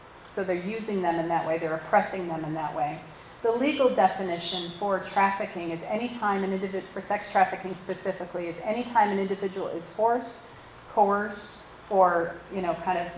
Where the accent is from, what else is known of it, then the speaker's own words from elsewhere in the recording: Corning, New York, United States; I'm from Corning, New York. We are, you know, this pretty little town. We have, it's just a great place to grow up and to live.